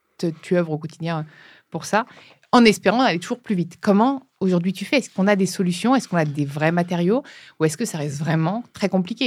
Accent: Brittany, France; Moi, je suis bretonne et je vis à Paris.

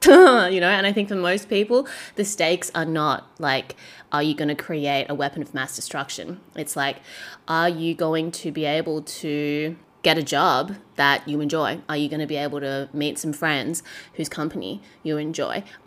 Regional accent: Australia; born there; I'm from Australia, like, I was born here.

